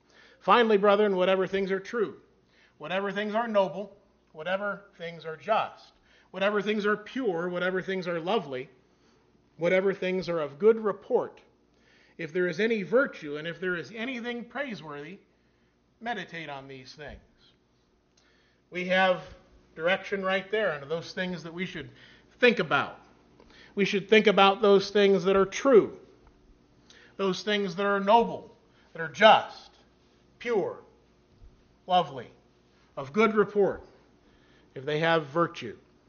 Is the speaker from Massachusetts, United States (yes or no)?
no; Barberton, Ohio, United States; Now, I grew up here in Barberton, just a short little ways away from this building, and grew up loving cars.